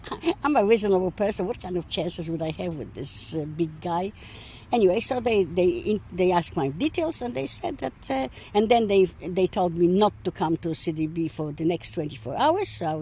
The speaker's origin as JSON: {"language": "English", "country": "Poland", "moved": "as an adult", "lives_now": "Australia", "said": "Well, you see, I come from Poland. I was 20 years old when I came here, and I spent 20 years in socialistic, communistic Poland. I came to Australia, like many other migrants, to have a nice, peaceful life"}